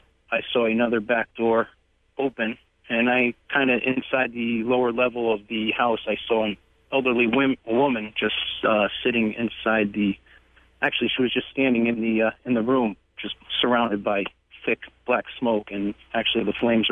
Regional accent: Hamden, Connecticut, United States; I'm born and raised in Hamden. I'm a Hamdenite.

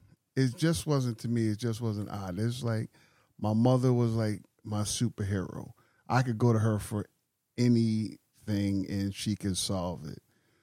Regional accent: New Haven, Connecticut, United States; But I was born and raised right here, New Haven, Connecticut, Yale New Haven Hospital, the original one on Howard Avenue.

